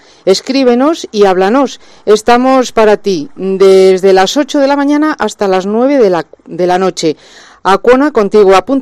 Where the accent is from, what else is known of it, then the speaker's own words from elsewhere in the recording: Zamora, Castile and León, Spain; Hemos sufrido los que en Zamora desde lejos, oye, porque somos zamoranos, nos preocupa